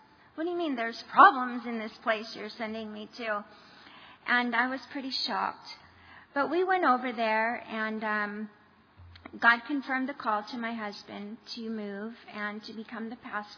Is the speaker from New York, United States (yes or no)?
no; California, United States; I am an American, by the way. You could probably tell. Southern California, too.